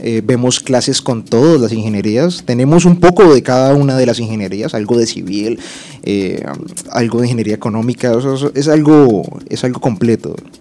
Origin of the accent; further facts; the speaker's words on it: Villavicencio, Meta, Colombia; also born or lived in La Macarena, Meta; Yo nací en 1992 en Villavicencio. De ahí viví 10 años, mis 10 siguientes años en la Macarena Meta. Por cuestiones del conflicto armado resulté viviendo acá en Villavicencio de nuevo. Hice quinto de primaria en el colegio Elisúa, de sexto a décimo en el colegio La Salle.